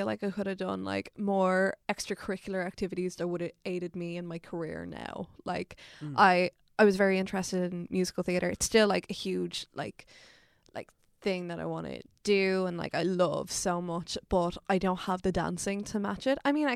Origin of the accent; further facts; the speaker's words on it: Dublin, Leinster, Ireland; I'm a North Dublin gal, I'm from Colchester, so I... Gloucester kind of borders Dunnycarney, Artown, all these lovely little North Dublin suburbs.